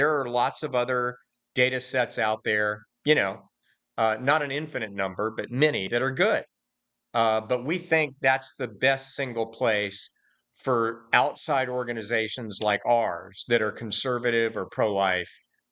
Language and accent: English; Georgia, United States; Our voter file, our pre-qualified evangelical voter file in my home state of Georgia was 80,000 households.